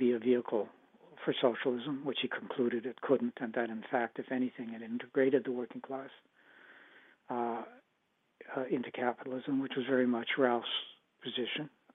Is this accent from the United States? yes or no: no; Winnipeg, Manitoba, Canada; Growing up in Winnipeg meant, on the one hand, it was the context of the 60s.